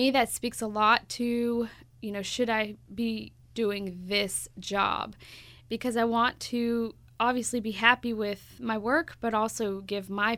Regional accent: Richburg, South Carolina, United States; I'm actually from Richburg, South Carolina. I tell a lot of people I'm from the woods.

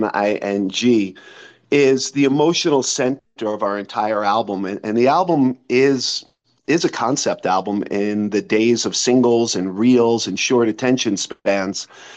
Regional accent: New York City, New York, United States; now in Boulder, United States; I really dig it here. It's awesome. I'm originally from New York City.

